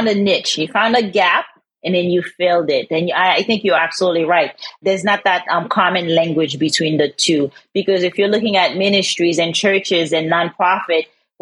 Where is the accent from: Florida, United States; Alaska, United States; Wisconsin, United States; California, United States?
California, United States; I'm from California and we have In-N-Out here.